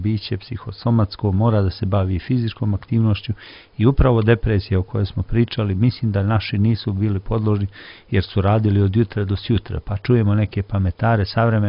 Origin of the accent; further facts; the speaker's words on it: Podgorica, Montenegro; kod nas u Podgorici, a ima i Orlov krš na Cetinju